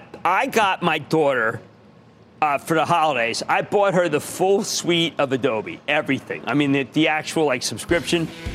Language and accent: English; New Jersey, United States; I want to go to Paul in my home state of New Jersey.